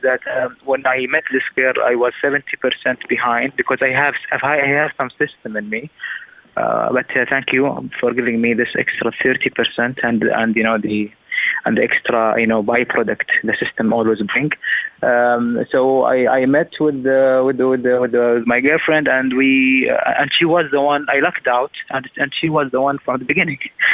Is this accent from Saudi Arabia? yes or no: yes; Saudi Arabia; I am from Saudi Arabia.